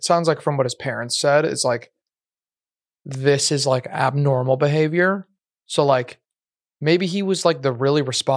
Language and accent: English; Michigan, United States; I grew up in Michigan, so it's like I related it to Michigan State.